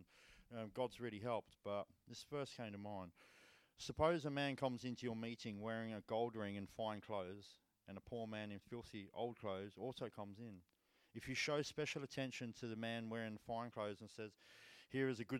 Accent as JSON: {"language": "English", "region": "England", "country": "United Kingdom", "said": "So, I come from England. I'm a very sheltered kid, very shy, very quiet."}